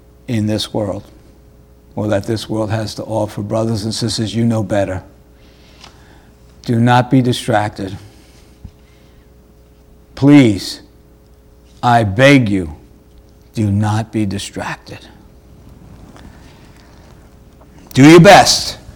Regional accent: New York, United States; accent: New York; I know, my New York accent may get in the way of the horse

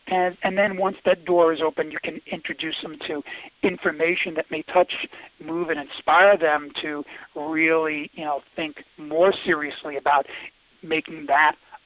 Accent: Queens, New York, United States; I mean, I'm a kid from Queens, New York originally, right?

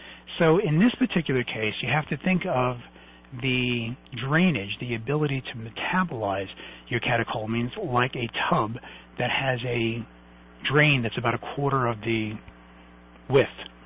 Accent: Brooklyn, New York, United States; because I'm Sicilian from Brooklyn, so get used to it.

